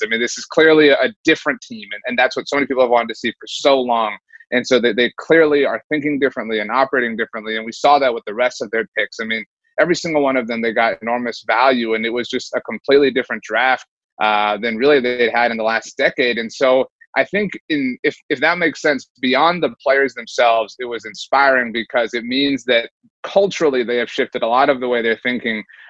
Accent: Texas, United States; I'm actually from the Rio Grande Valley, which is like the southern tip of Texas, and that will rock your world.

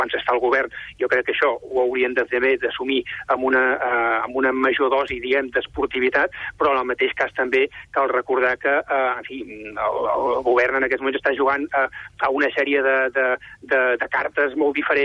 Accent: Catalonia, Spain; jo em sento català, soc català i faig de català allà on crec que ho he de fer

